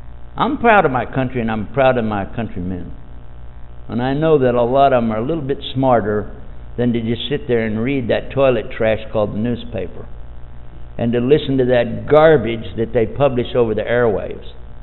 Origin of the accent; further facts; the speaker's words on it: Texas, United States; I'm from Texas, it's real easy to say you know, don't mess with Texas.